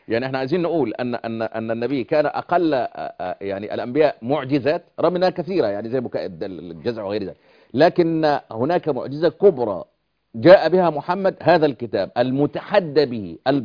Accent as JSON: {"language": "Arabic", "country": "Egypt", "said": "زي ما بيقولوا عندنا في مصر"}